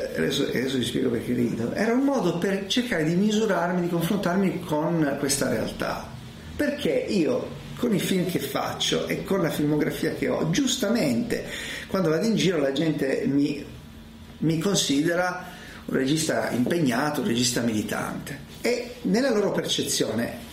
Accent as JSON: {"language": "Italian", "town": "Turin", "region": "Piedmont", "country": "Italy", "tie": "born or raised there", "said": "Vivo a Torino, sono cresciuto a Torino"}